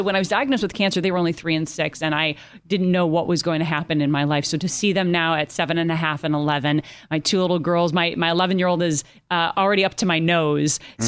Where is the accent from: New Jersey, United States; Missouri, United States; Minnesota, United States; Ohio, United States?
Minnesota, United States; Minneapolis; But we're going back to my hometown, Minneapolis.